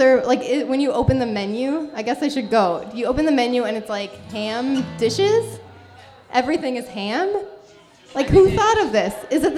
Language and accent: English; Massachusetts, United States; Okay, speaking of ham, I'm from Massachusetts, and this is really strange to me.